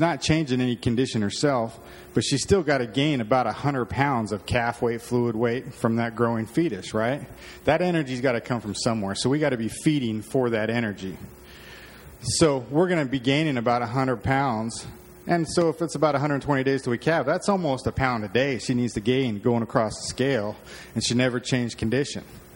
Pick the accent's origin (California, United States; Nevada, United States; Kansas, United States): Nevada, United States; Again, I grew up in Nevada, live in Wyoming.